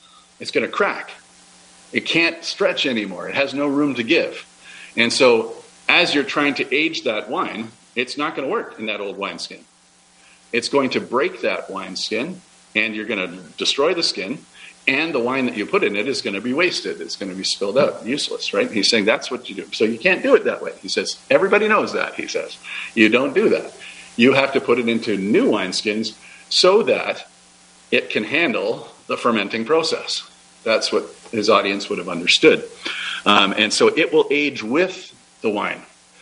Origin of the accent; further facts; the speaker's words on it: Sudbury, Ontario, Canada; Again, going back to my childhood, growing up in Sudbury, we actually had winters that made sense up there.